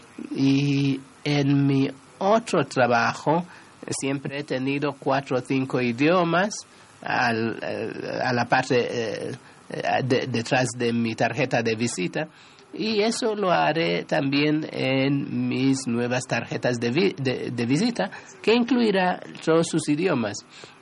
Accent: United States; Mi experiencia internacional, yo soy americano, comprendo esto

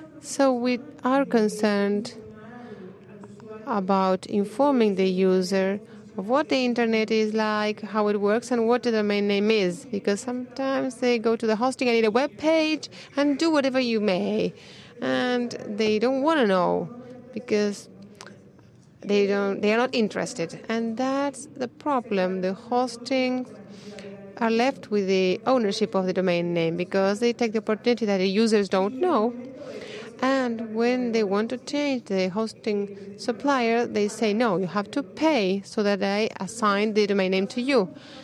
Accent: Guatemala; from Guatemala.

